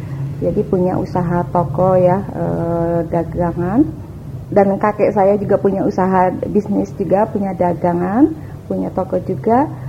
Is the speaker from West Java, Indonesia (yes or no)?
no; Balikpapan, East Kalimantan, Indonesia; born there; Saya lahirnya di Balikpapan, bapak saya Bugis, ibu saya Kalsel, lahirnya di Balikpapan, yaitu tanggal 4 Oktober tahun 1961.